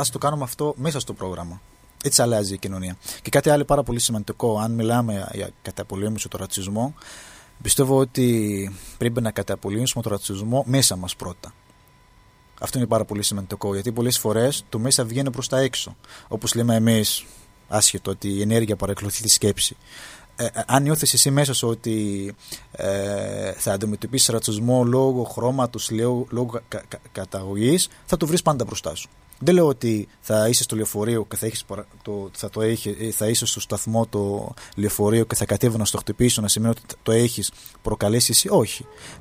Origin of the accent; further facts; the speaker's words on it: Egypt; μου λέει εντάξει καλά από πού είσαι, λέω από την Αίγυπτο